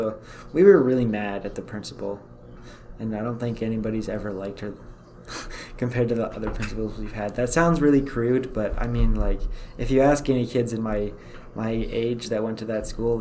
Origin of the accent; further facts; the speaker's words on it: Edmonton, Alberta, Canada; I was born in Edmonton, Alberta, and I don't remember the name of the hospital, but yeah, that's about as specific as I can get.